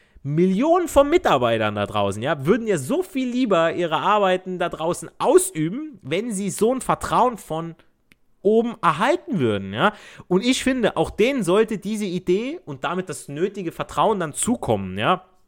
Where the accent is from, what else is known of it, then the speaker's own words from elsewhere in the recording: Italy; ich als Italiener, ich habe mit Türken, mit Albanern und Pakistani groß geworden